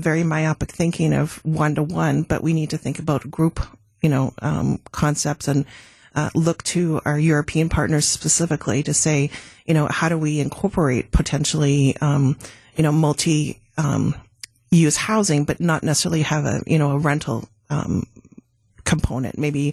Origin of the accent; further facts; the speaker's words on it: Vancouver, British Columbia, Canada; also born or lived in Calgary; now in Milwaukee, United States; I was born in Calgary, grew up in Vancouver. I was a stockbroker in Vancouver.